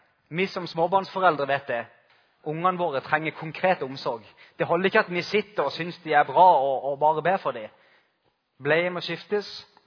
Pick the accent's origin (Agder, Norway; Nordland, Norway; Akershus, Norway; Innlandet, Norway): Agder, Norway; Farsund; så rodde vi ut i skjærgården i Farsund, der jeg kommer fra